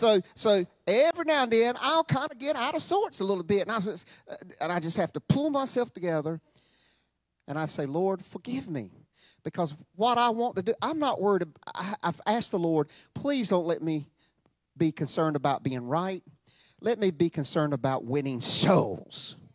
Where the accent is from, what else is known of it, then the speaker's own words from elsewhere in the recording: United States; Now, I have not done those sins, those national sins, but I am an American, and we are one for all and all for one